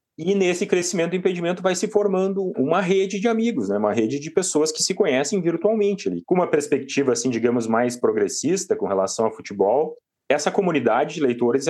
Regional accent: Porto Alegre, Rio Grande do Sul, Brazil; now in Criciúma, Brazil; Eu sou de Porto Alegre, mas eu moro em Criciúma há 7 anos.

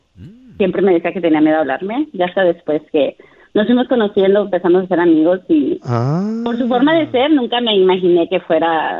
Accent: Jalostotitlán, Jalisco, Mexico; Yo soy de Jalisco.

